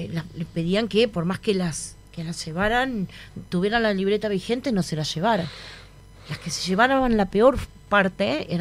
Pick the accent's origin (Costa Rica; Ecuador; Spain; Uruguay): Uruguay; Montevideo; Yo me crié acá en Montevideo mientras mi padre estaba preso, que fue preso político.